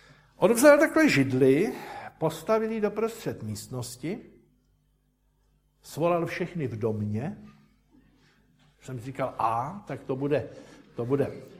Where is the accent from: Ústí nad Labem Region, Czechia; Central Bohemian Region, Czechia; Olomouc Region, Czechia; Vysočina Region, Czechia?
Vysočina Region, Czechia; Žirovnice; To mi bylo asi 6 let a v obci, kde jsem se narodil a kde jsem bydlel, v Žirovnici